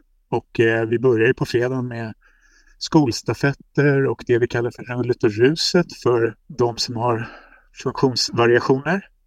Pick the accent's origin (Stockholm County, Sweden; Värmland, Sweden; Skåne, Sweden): Stockholm County, Sweden; Lidingö; Jag är ju uppvuxen på Lidingö